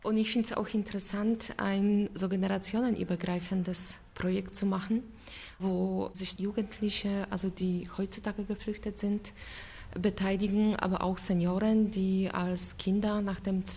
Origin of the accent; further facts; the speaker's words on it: Poland; German is a second language; now in Germany; Leider kann ich mich überhaupt nicht damit identifizieren, was im Moment in meiner Heimat abläuft. Ich habe immer wieder in Polen gearbeitet.